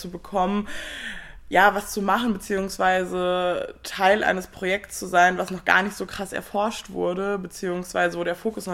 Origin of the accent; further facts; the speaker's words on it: North Rhine-Westphalia, Germany; Ich komme aus dem Ruhrpott. Das ist quasi meine Nachbarstadt